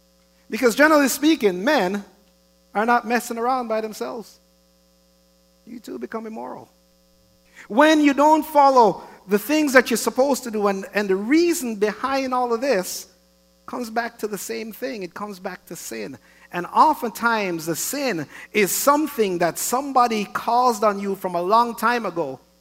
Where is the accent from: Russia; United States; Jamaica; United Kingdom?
Jamaica; I disagree because I'm Jamaican.